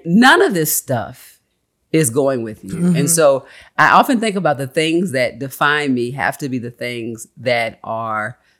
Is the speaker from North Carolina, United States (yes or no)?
no; Baltimore, Maryland, United States; if I tell people that I was raised in Baltimore